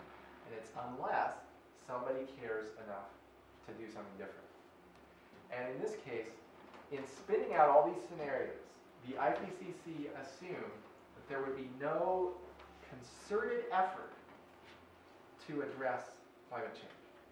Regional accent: Minnesota, United States; Well, okay, you know, I'm from Minnesota. I'd love to be able to golf in February.

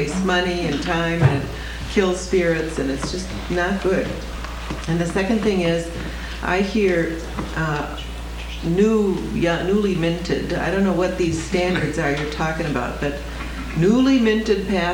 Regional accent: Chicago, Illinois, United States; I'm from Chicago, and I see people, pastors all over our city

